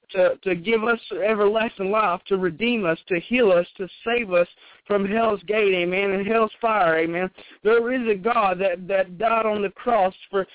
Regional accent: Dalton, Georgia, United States; We're down here from Dalton, Georgia, and my wife and I attend Varnell Full Gospel Church in Varnell, Georgia.

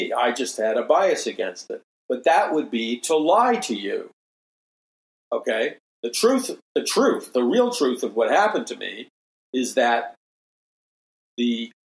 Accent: Queens, New York, United States; when I was a young man growing up in Jackson Heights, Queens, in New York City

